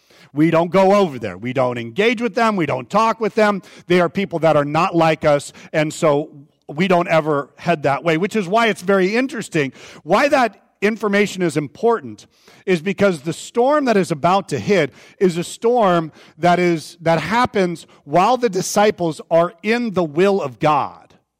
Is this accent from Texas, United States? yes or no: no; Vacaville, California, United States; I grew up in Vacaville, California. That's about 7.5 hours north of here. And Vacaville is this quaint little sleepy bedroom town, and it's surrounded by a lot of mountains.